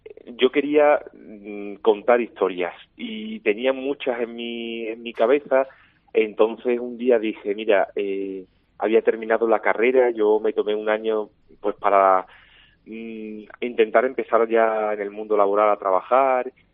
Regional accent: Oliva, Extremadura, Spain; gracias a él también fue quien trajo el cine a mi pueblo, a Oliva.

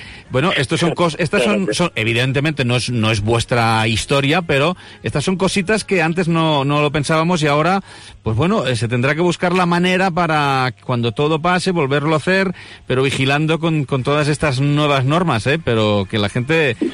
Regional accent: Lleida, Catalonia, Spain; com a lleidatans jo crec que l'hauríem de saber

